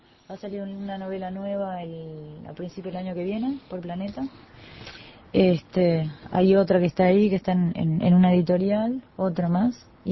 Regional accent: Uruguay; en general el personaje o la persona venezolana no tiene nada que ver con lo que somos nosotros los uruguayos

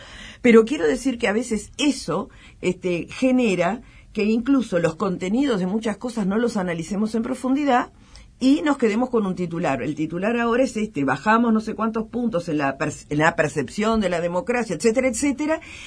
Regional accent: Uruguay; siempre nos diferenciaron o nos identificaron como uruguayos y uruguayas

